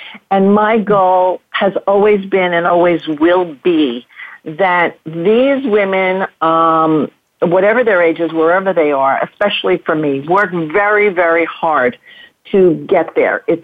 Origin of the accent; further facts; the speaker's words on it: Arizona, United States; I'm from Arizona, so I kind of know the cities around me better